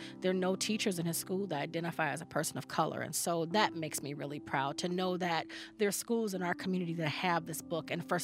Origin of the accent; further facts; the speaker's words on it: Chicago, Illinois, United States; now in Oshkosh, United States; And while I am from Chicago, I live in a pretty upper middle class community.